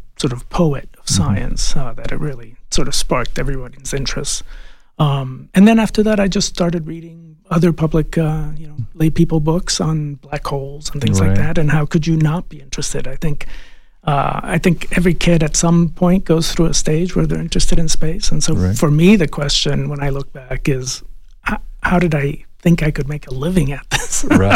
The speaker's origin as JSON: {"language": "English", "town": "Los Angeles", "region": "California", "country": "United States", "tie": "born or raised there", "said": "And yeah, I grew up in Los Angeles, so I could see 5 stars."}